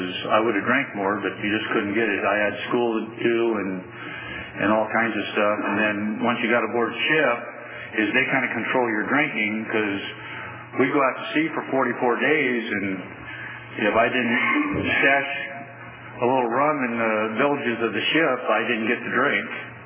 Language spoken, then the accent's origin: English; Sacramento, California, United States; also born or lived in Fresno; I was born in Fresno. I was raised in Sacramento.